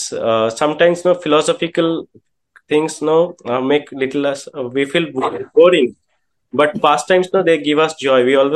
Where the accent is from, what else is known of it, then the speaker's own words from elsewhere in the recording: Kolkata, West Bengal, India; English is a second language; now in Vrindavan, India; See, I'm in Vrindavan. I'm from Kolkata, the city of joy.